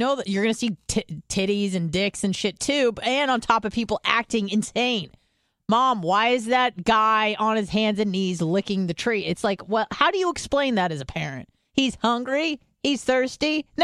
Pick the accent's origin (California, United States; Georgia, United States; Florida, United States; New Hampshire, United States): California, United States; I'm from California.